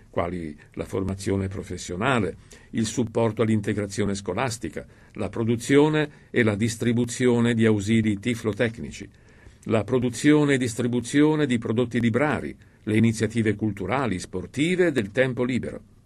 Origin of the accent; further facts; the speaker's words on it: Catania, Sicily, Italy; also born or lived in Bologna; Bambino del profondo sud, ho trovato a Catania, la mia città d'origine, un istituto che mi ha accolto per 8 anni